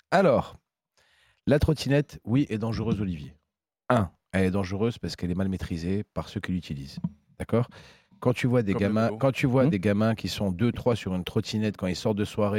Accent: Paris, Île-de-France, France; Mais je connais le sujet, je suis de Paris quand même. Tu vas pas me dire que moi je ne suis pas de Paris.

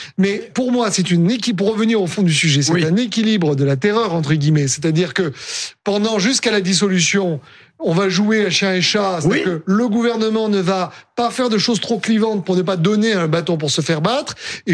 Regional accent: south of France, France; et moi, je suis du Sud.

